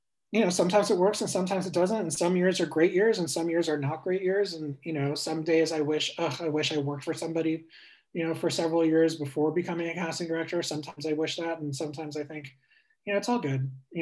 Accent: London, United Kingdom; born there; I have a British passport because I was born in London.

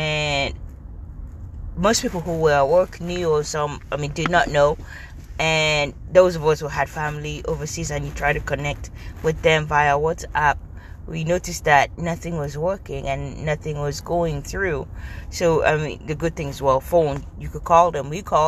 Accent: Nigeria; I'm an 80s kid. It is crazy how we went from no social media. Well, I grew up in Nigeria.

